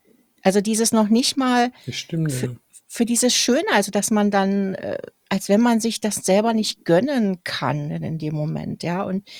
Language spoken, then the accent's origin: German; Berlin, Germany; Ich komme aus Berlin, da redet man so.